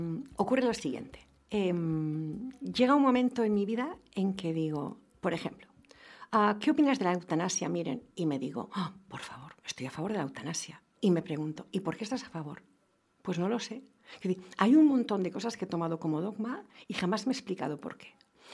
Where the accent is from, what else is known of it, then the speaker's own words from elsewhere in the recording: Basque Country, Spain; No, yo soy vasca, pero tengo mucha amistad allá.